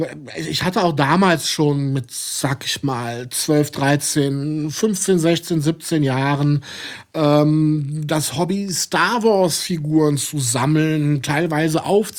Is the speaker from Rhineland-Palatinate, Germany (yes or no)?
yes; Neuwied, Rhineland-Palatinate, Germany; born there; Gebürtiger Neuwieder, 76 im Elisabeth-Krankenhaus geboren.